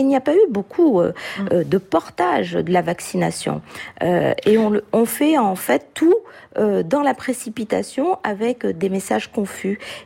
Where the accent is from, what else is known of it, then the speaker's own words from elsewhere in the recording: Réunion; Alors, la situation chez nous à La Réunion, les chiffres sont différents